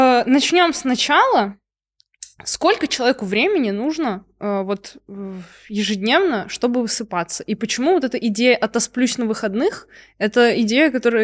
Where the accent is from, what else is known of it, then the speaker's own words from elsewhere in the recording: Belarus; Если кто не знал, я из Беларуси